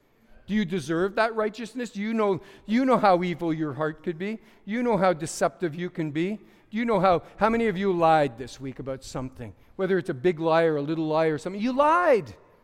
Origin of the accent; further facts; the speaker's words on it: Montreal, Quebec, Canada; We're both from Montreal.